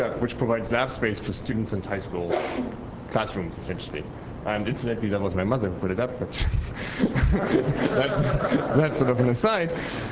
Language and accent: English; Germany; and I'm from Germany.